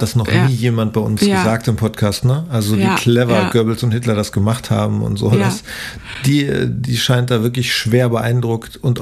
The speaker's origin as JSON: {"language": "German", "town": "Hanover", "region": "Lower Saxony", "country": "Germany", "said": "ich komme ja aus Hannover"}